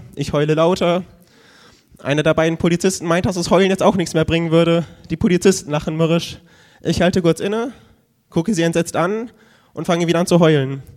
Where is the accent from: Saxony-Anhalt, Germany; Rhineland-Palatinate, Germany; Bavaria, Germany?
Bavaria, Germany; Erlangen; Ich komme auch aus Erlangen